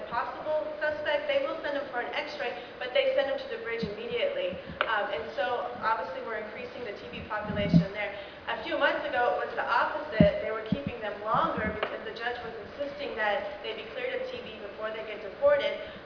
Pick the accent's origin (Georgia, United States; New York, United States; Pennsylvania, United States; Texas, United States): Texas, United States; I'm from Texas, and in a couple of our correctional facilities on the border that are privately run